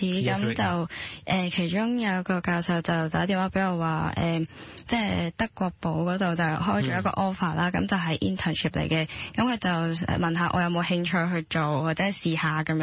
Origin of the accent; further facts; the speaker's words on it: Hong Kong; 老師就比較特別 take care 我哋香港人啦，因為我哋香港人寫嘅英文嘅 style 呢